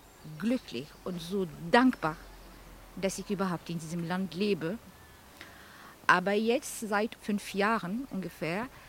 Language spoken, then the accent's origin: German; Algeria; now in Hamburg, Germany; Ich komme aus Algerien.